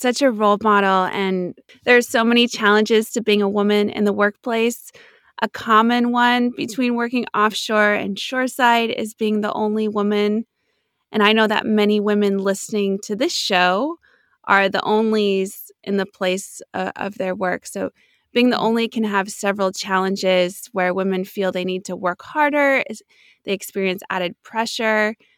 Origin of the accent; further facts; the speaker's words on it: Seattle, Washington, United States; now in Houston, United States; I'm from Seattle, so seeing family suffer in that heat, that was a challenge because there's no, like most homes in the Northwest don't have AC units, which is a foreign concept down here in Houston.